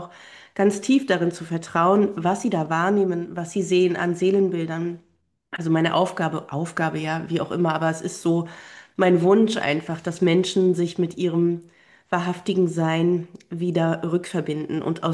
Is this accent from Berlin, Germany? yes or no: no; Mecklenburg-Vorpommern, Germany; ich lebe in meiner Heimat in Vorpommern, bin hier ganz glücklich, in meiner Natur zu sein, auf meiner Heimaterde zu sein